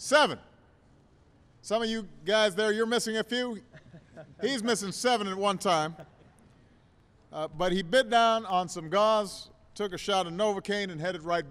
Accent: Chicago, Illinois, United States; congratulations on bringing a world championship to my hometown, the city of Chicago.

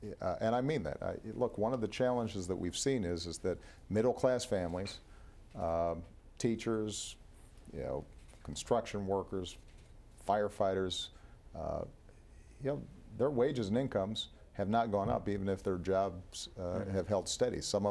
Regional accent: Chicago, Illinois, United States; in my hometown of Chicago, for example, we could be renovating, rehabbing, and putting on the rental market thousands of units

